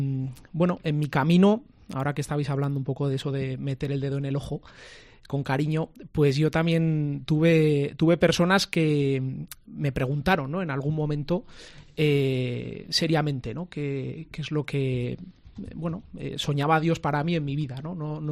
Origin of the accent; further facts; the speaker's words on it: Tafalla, Navarre, Spain; Bueno, pues soy de Tafalla. Tengo 30 años